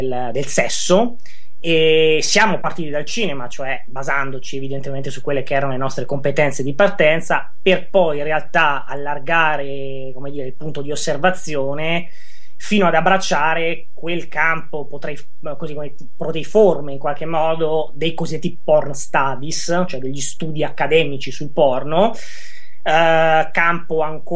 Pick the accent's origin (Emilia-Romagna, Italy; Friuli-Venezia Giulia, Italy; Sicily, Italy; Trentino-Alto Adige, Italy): Friuli-Venezia Giulia, Italy; Udine; io in realtà vengo da Udine